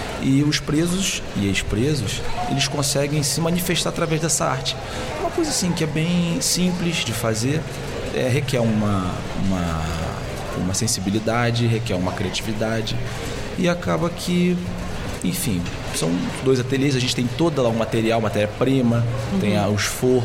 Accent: Brazil; moved away as an adult; now in Portugal; E eu sou brasileiro e vim para Portugal para estudar direito.

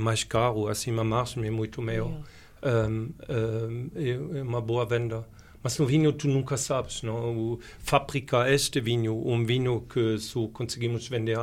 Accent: Germany; Portuguese is a second language; Não, eu sou alemão e na Alemanha... Não, somos todos europeus, mas...

